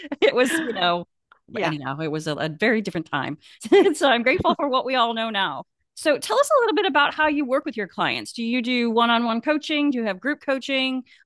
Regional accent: Michigan, United States; also born or lived in England; now in Richmond, United States; I didn't grow up in Richmond where I am. I grew up in Michigan and went to college there, and I lived in England as well.

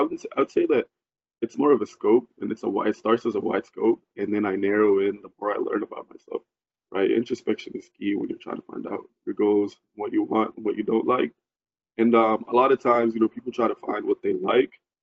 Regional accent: Sudan; growing up in Sudan also makes you really social, just because, you know, you live with like a lot of family, one big house, everybody knows each other

